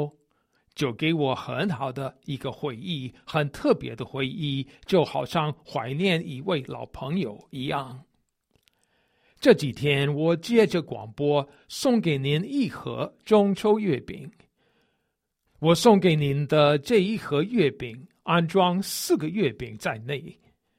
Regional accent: United States; Chinese is a second language; 因为我是个美国人，所以我比较喜欢吃甜点

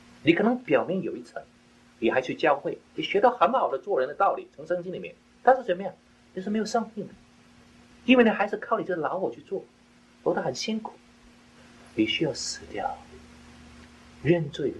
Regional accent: China; 这是我们中国人的蒙恩的时代。

